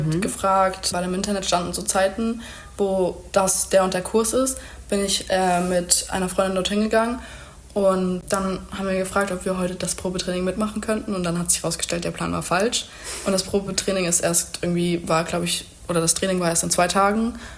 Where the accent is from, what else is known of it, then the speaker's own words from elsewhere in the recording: Germany; woher kommst du eigentlich? Und dann meinte ich immer so, ja, Deutschland